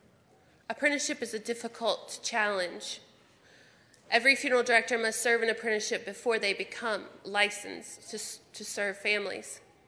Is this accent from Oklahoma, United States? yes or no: no; Tennessee, United States; I started as a chemistry major in a college in Tennessee, because that's my home state.